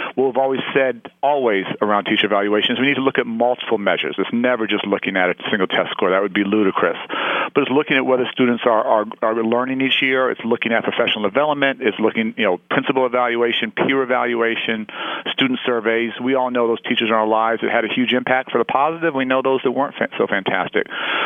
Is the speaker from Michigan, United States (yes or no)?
no; Chicago, Illinois, United States; across the country and in my hometown of Chicago